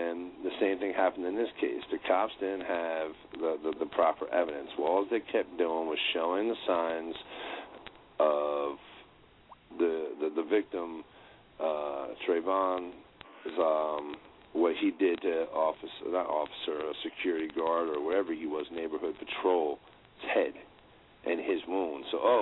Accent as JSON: {"language": "English", "region": "New Jersey", "country": "United States", "also_born_or_lived": "Florida", "lives_now": "New Hampshire, United States", "said": "I watched on the news here up in New Hampshire, where I stay now. I did some time in Florida, but I'm from New Jersey."}